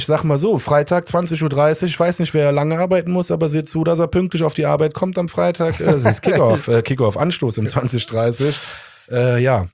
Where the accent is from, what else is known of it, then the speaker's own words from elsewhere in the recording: Cologne, North Rhine-Westphalia, Germany; Ich bin Kölner, bei mir kommt immer sowas raus.